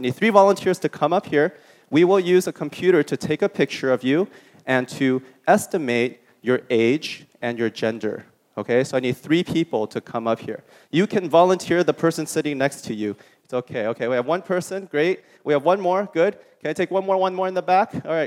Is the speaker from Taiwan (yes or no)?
yes; Taiwan; since I'm from Taiwan, I would like to say a few quick words in Mandarin.